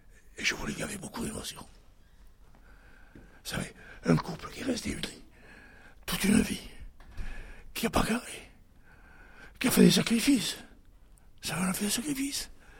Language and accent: French; Montauban, Occitanie, France; de Montauban.